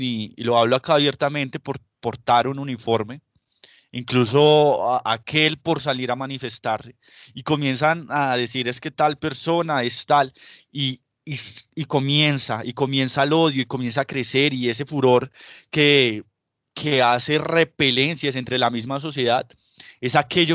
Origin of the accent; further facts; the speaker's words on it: Colombia; para hacernos sentir como pueblo colombiano